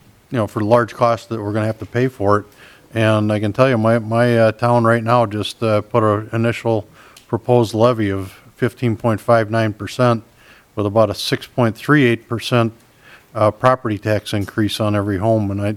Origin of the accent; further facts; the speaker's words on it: Red Wing, Minnesota, United States; my hometown of Red Wing is very nervous about these new levels